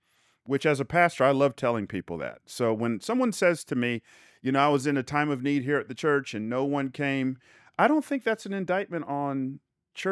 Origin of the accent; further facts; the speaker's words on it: Atlanta, Georgia, United States; I grew up down south. I grew up in Atlanta. I'm not picking on Southern folks.